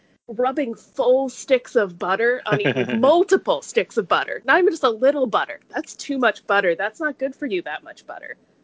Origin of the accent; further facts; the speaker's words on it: New York, United States; And I'd be like, I'm actually from New York.